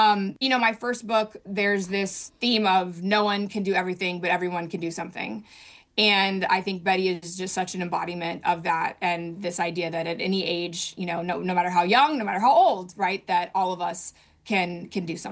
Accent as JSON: {"language": "English", "town": "Oakland", "region": "California", "country": "United States", "tie": "born or raised there", "said": "it's such a special place for me and formative place for me in terms of being born and raised in Oakland and being very proud of that."}